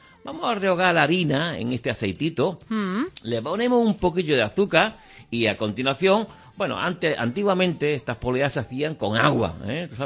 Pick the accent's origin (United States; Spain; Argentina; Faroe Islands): Spain; Andalusia; en Andalucía tenemos nuestra forma de hablar